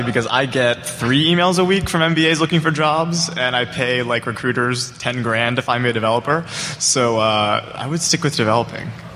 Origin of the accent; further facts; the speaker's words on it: Austin, Texas, United States; I grew up in Austin, actually. I had my high school prom in this room 7 years ago.